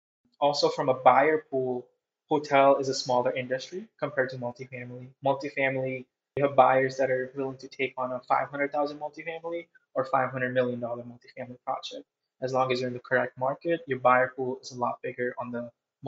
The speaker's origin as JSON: {"language": "English", "region": "South Dakota", "country": "United States", "tie": "born or raised there", "said": "I grew up in South Dakota."}